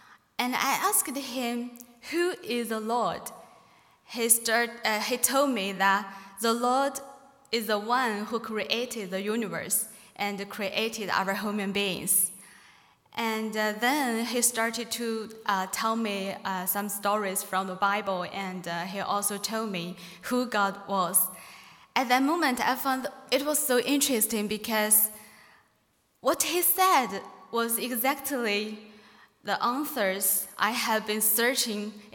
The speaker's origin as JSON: {"language": "English", "region": "Inner Mongolia", "country": "China", "second_language": "English", "said": "I come from Inner Mongolia of China, where it's in the very north of China. I am the first Christian in my whole family."}